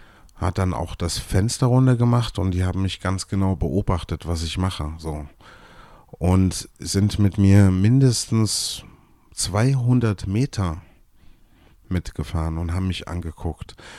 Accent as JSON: {"language": "German", "town": "Erfurt", "region": "Thuringia", "country": "Germany", "said": "ich bin Erfurter, 42 Jahre alt und mache Musik."}